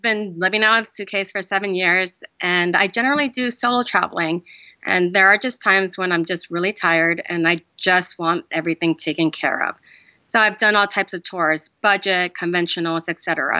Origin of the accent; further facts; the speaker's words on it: United States; I'm American.